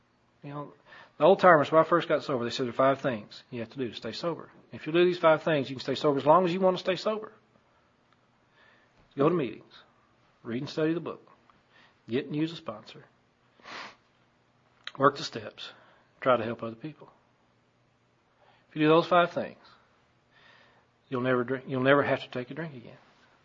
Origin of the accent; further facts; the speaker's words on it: Texas, United States; I grew up out in West Texas